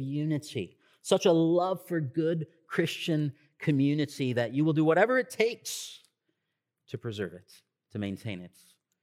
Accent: Michigan, United States; also born or lived in Boston; So most of you know I grew up in Michigan, but going to be that sort of crowd today.

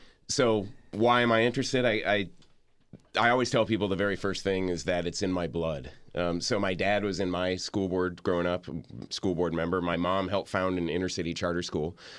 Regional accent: Chicago, Illinois, United States; I grew up in Chicago. I went to college in North Carolina on a Navy ROTC scholarship.

